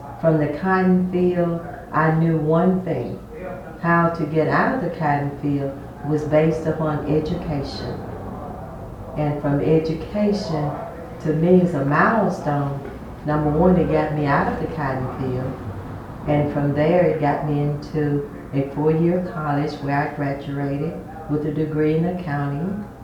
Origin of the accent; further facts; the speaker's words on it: Sunflower County, Mississippi, United States; Yes, I'm born and raised in Sunflower County.